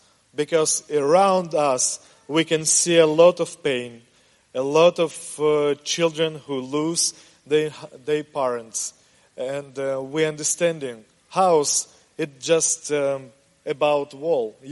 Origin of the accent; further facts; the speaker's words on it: Texas, United States; accent: East Texas; Sorry, my East Texas accent, but I hope you understand me.